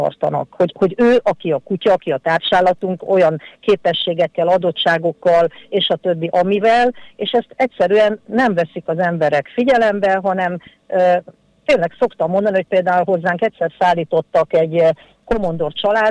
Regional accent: Kaposvár, Somogy, Hungary; Kaposváron születtem, mindig városi lány voltam, sőt, emeletes házban éltünk, hozzáteszem, tehát, hogy akkor értse mindenki, hogy 63 éves vagyok.

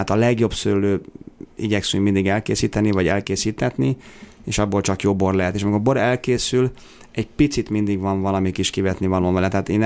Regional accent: Tata, Komárom-Esztergom, Hungary; én tényleg én elfogult tatai vagyok, büszke tatai vagyok

